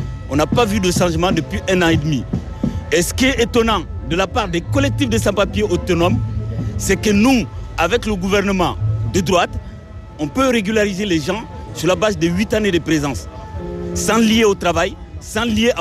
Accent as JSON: {"language": "French", "country": "Mali", "moved": "yes", "lives_now": "France", "said": "Moi, je suis malien, je suis en France depuis 20 ans, je ne suis pas sans-papiers."}